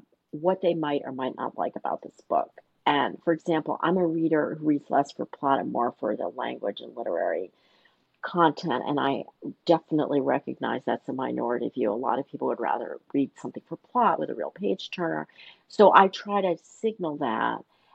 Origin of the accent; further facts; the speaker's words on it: Philadelphia, Pennsylvania, United States; So I told you I'm from Philadelphia.